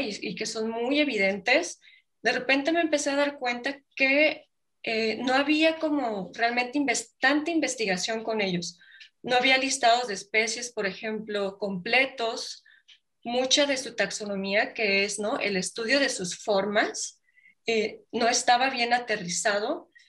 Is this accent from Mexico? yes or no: yes; Oaxaca, Mexico; yo soy del estado de Oaxaca